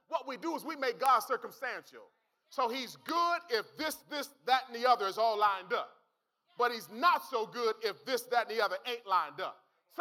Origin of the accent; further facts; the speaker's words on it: Youngstown, Ohio, United States; I'm from Youngstown. I ain't gonna deny where I'm from. I'm from the east side, baby. Come on. I'm born and my east side is in the building.